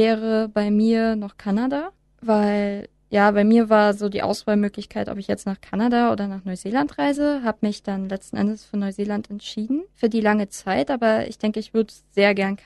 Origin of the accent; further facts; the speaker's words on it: Germany; was zum Beispiel ich in Dänemark hatte, da habe ich gesagt, ich bin aus Deutschland und jeder ist quasi zusammengezuckt und hat erstmal Abstand genommen